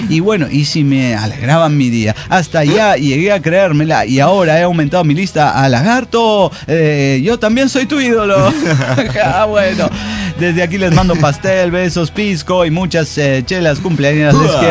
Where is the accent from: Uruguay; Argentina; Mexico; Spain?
Mexico; Tehuacán, Puebla; now in Chiapas, Mexico; No es el único desintegrado en Tehuacán. Yo soy de ahí, soy nativa de ahí.